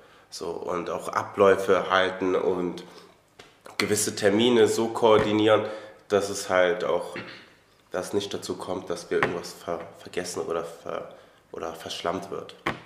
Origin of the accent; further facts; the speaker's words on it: Germany; born there; So, natürlich bin ich in Deutschland geboren